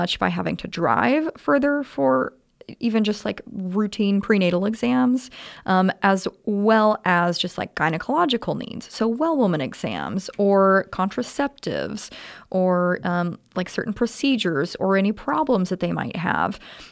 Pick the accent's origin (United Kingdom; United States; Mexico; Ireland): United States; Maryville; I mean, I was born in the Maryville Hospital, and I was raised K through 12. I went to the Maryville school system